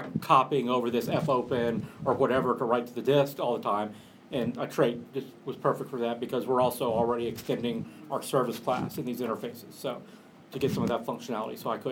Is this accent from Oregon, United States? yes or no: no; Atlanta, Georgia, United States; also born or lived in West Palm Beach, United States; I'm a big Atlanta Braves fan. I was born in Atlanta. I temporarily relocated to West Palm Beach when I was in middle and high school, but I'm back in Atlanta now, so always been a Braves fan.